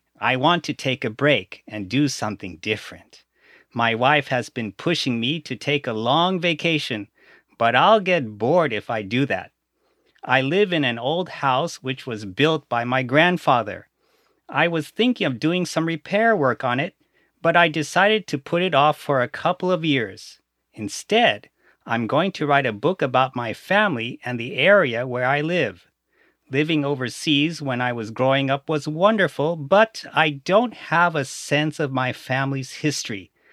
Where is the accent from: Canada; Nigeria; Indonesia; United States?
Canada; also born or lived in Berlin, Germany; I'm Canadian, like my parents, but I didn't live in the country until I was 18. I was actually born in Berlin, where my father was working at the time. I spoke German more than English during the 10 years we lived there. I can also speak French and Spanish quite fluently.